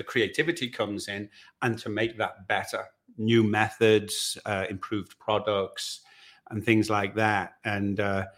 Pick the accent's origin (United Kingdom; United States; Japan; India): United Kingdom; Liverpool, North West England; So I was brought up in Liverpool.